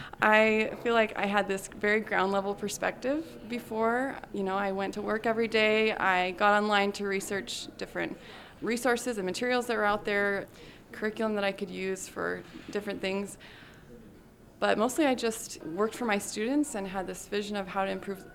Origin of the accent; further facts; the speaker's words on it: Quincy, United States; So I'm from Quincy, which is a farming town. I grew up there.